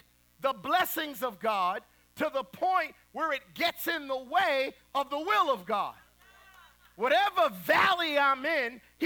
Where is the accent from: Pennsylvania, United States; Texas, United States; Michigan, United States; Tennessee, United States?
Pennsylvania, United States; Philadelphia; born there; I forgot that I was born in North Philadelphia.